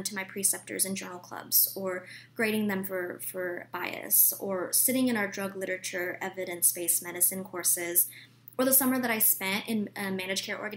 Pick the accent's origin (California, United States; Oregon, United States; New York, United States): California, United States; And I grew up in the Silicon Valley, so everybody was kind of gunning for business or the tech industry